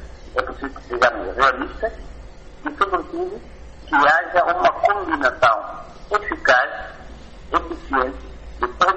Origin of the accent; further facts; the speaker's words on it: Mozambique; Ainda continuamos debaixo desse sofrimento, como moçambicanos.